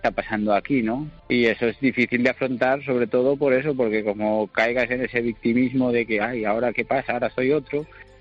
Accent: India; Yo estuve viviendo de pequeño, me crié en la India.

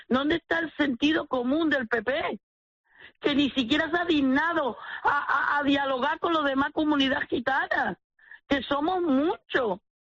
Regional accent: Canary Islands, Spain; Y yo soy canaria.

